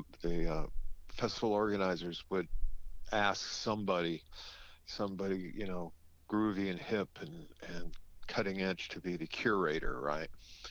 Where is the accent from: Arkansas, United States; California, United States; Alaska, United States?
California, United States; Downey; Downey, California is about 15 miles southeast of downtown Los Angeles. And when I was a kid, Downey was it was transitioning from being orange groves and avocado groves and bean fields